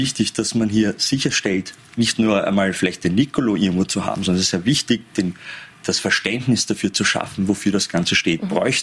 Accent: Vienna, Austria; und ich bin aus Wien und dementsprechend kann ich auch aus Wien erzählen und auch aus Wien-Floridsdorf vor allem

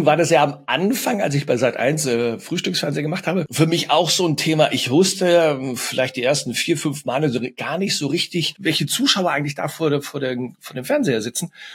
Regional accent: Cologne, North Rhine-Westphalia, Germany; ich komme aus Köln

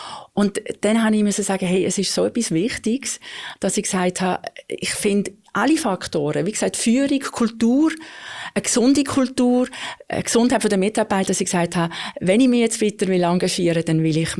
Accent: Rheinfelden, Aargau, Switzerland; Ich bin in Rheinfelden aufgewachsen, dort alle Schulen besucht.

